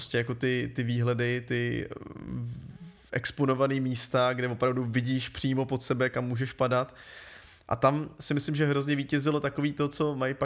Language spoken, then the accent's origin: Czech; Pardubice, Pardubice Region, Czechia; prostě jsem z Pardubic a tam to je placka na zemi, takže tam jako tě to láká do těch hor úplně přirozeně